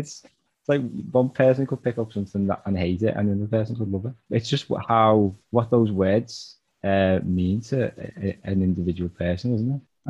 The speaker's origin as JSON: {"language": "English", "town": "Liverpool", "region": "North West England", "country": "United Kingdom", "said": "I'm from Liverpool."}